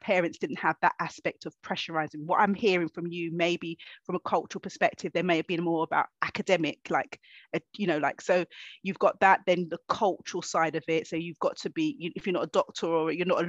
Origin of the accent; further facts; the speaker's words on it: London, United Kingdom; growing up in Hackney, East London, that it, at the time, because it's different now, but there is still things that goes on, you know, working class young Black girl, I didn't have opportunities